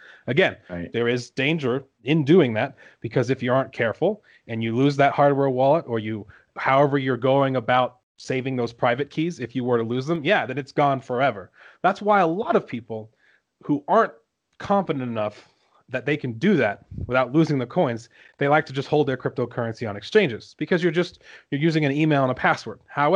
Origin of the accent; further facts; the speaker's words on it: England, United Kingdom; also born or lived in Texas, United States; now in Colorado, United States; I was born in Texas, and then my mother divorced my father and moved to England, and I lived in England for a little over a decade before moving to Colorado.